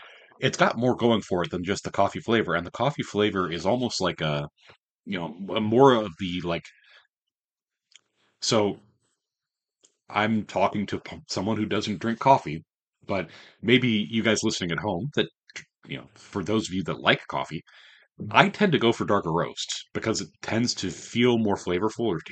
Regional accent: Kansas City, Missouri, United States; Now, granted, like, we're from Kansas City.

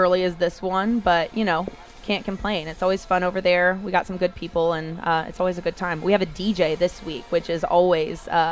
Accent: Tampa, Florida, United States; I'm from the Tampa area.

